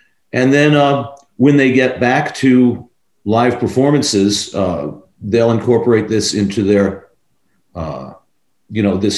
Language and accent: English; New York, United States; also born or lived in London / Los Angeles; now in Laguna Beach, United States; Well, I grew up in New York. I'd lived in London. I'd lived